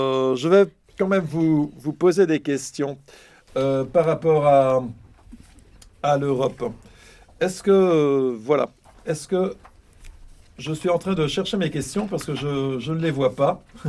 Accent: Switzerland; Et je viens de Suisse.

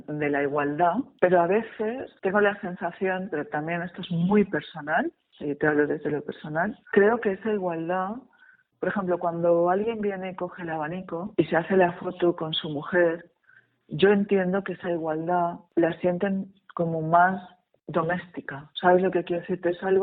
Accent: Valencian Community, Spain; yo como valenciana, aquí tenemos puntos positivos por todo

